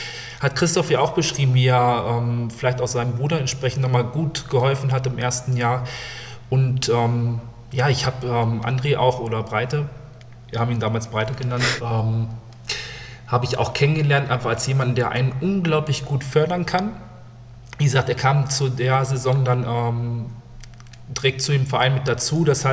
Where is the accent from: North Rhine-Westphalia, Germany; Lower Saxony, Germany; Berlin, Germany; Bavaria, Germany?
Lower Saxony, Germany; Neustadt; habe sehr, sehr lange in Neustadt, in meiner Heimatstadt gespielt